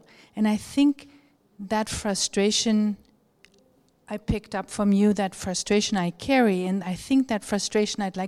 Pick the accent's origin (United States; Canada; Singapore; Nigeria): Canada; I'm from Canada